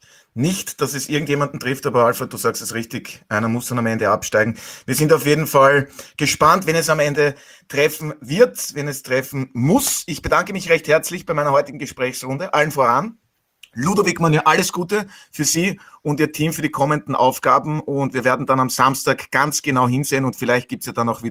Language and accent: German; Burgenland, Austria; Ja, und ich als Burgenländer, aber ich wohne schon sehr lange hier.